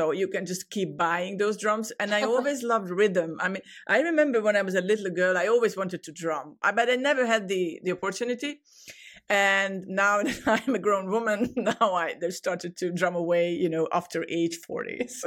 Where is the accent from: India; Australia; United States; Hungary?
Hungary; English is a second language; moved away; although I moved away 20 years ago from my home country, but I, you know, deep down and I'm Hungarian.